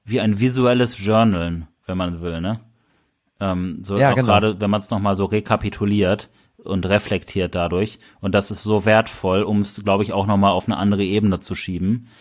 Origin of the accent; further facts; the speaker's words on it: Bielefeld, North Rhine-Westphalia, Germany; Ach ja, wir kommen aus Bielefeld.